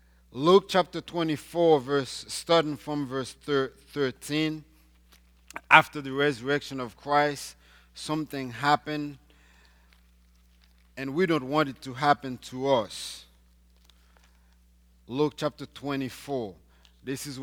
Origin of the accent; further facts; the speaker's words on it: Haiti; English is a second language; now in United States; I remember when I took my ASVAB test 1 week after I came from Haiti. I went to that school to take that test. But to be honest, this was my first time taking American-style tests.